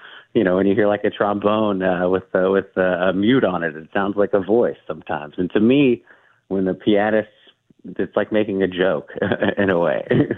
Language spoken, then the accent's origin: English; Atlanta, Georgia, United States; Yeah, well, I grew up in Atlanta, Georgia, and I didn't grow up hearing a lot of jazz, truthfully.